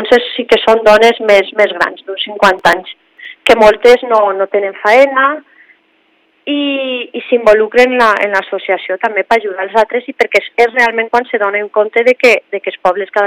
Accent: La Jana, Valencian Community, Spain; Jo soc de la Llana, d'un poble d'aquí del Baix Maestrat

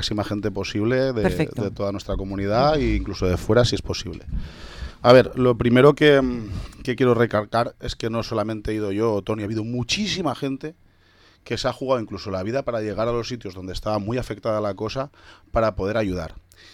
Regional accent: Villarreal, Valencian Community, Spain; yo soy de Villarreal, pero tengo familia, parte de mi familia proviene de Algemesí.

